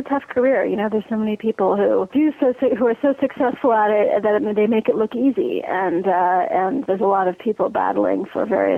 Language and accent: English; California, United States; I mean, I grew up in the Bay Area and in Silicon Valley, and then I went to Berkeley for college